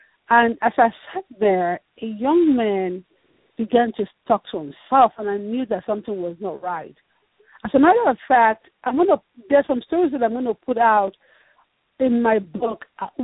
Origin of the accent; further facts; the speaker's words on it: Nigeria; Can I tell you, I'm from Nigeria, I have an accent.